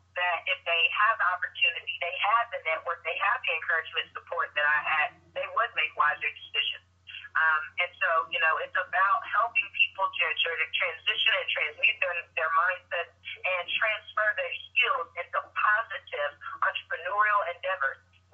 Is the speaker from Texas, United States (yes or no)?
yes; Denton, Texas, United States; I'm from Denton, Texas, which is a little further north of Dallas, so it is kind of like I left home, but I just didn't have to leave the state.